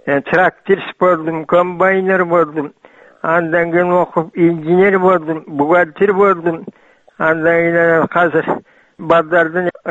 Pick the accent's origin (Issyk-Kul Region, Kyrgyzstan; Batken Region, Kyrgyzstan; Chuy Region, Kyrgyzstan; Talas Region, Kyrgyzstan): Chuy Region, Kyrgyzstan; Chym-Korgon; Мен өзүм Чым Коргондонмун.